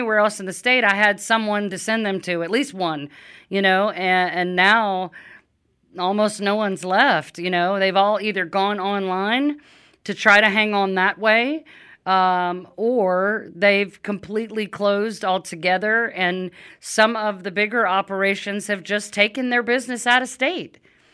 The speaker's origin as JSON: {"language": "English", "region": "Louisiana", "country": "United States", "moved": "as an adult", "lives_now": "Alabama, United States", "said": "And I'm not even from Alabama. I've lived here most of my adult life, but I'm from Louisiana."}